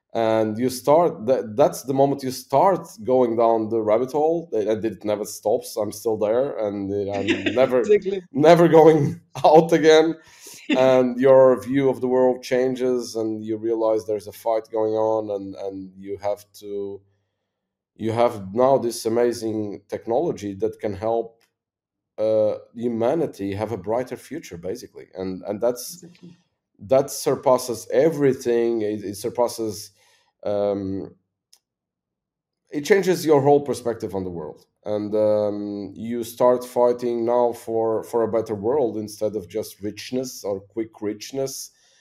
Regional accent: Madeira, Portugal; English is a second language; I'm an entrepreneur from Madeira.

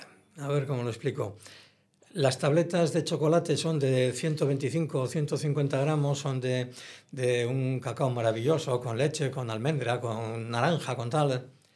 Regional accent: San Sebastián, Basque Country, Spain; Yo soy de San Sebastián, tengo mi casa en San Sebastián

